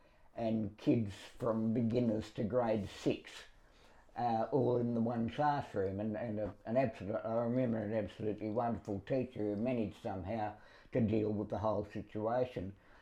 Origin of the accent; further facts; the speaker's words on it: Perth, Western Australia, Australia; Well, I was born in Western Australia, the third of three brothers.